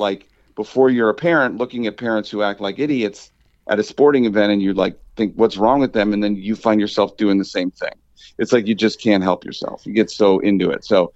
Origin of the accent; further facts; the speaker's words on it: Chicago, Illinois, United States; And I'm from Chicago. So I wrote a book about the 1985 Chicago Bears and about the Chicago Cubs finally winning the World Series in 2016.